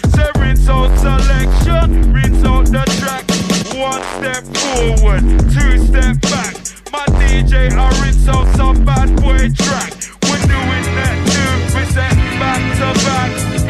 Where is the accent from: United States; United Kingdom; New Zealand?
United Kingdom; London; I'm from South London, so you'll have to excuse me, yeah?